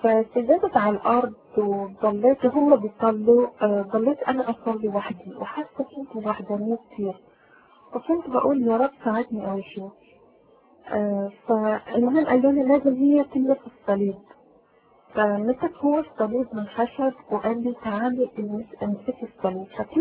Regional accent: Iran; Arabic is a second language; أنا من إيران. أوكي. أو فالعرب دي أنا كنت بتكلم عرب شوي، تعلمت كتيرية شوي مع الناس

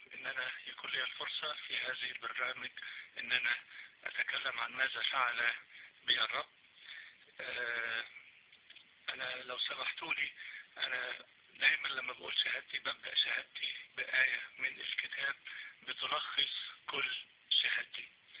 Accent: Egypt; أنا نشأت في مصر في عائلة إسلامية، والدي مسلم متحفظ، كان شيخا متخرجا من الأزهر

